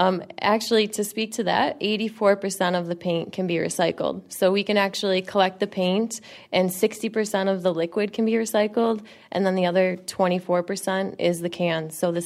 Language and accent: English; Buffalo, New York, United States; Buffalo, New York.